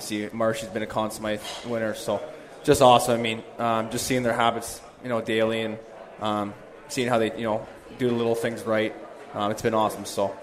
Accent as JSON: {"language": "English", "town": "Toronto", "region": "Ontario", "country": "Canada", "said": "I'm from Toronto."}